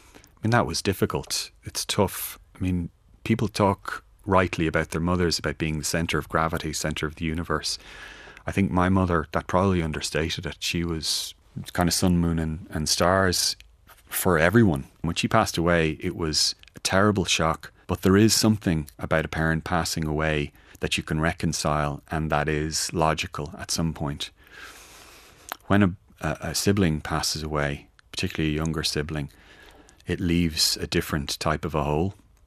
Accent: Glasnevin, Leinster, Ireland; where we grew up in Glasnevin

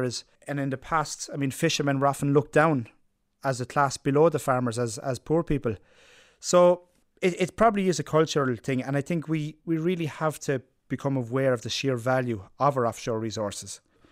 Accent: Ireland; why as Irish people, both our people and our politicians, our civil servants, have very little regard to our offshore.

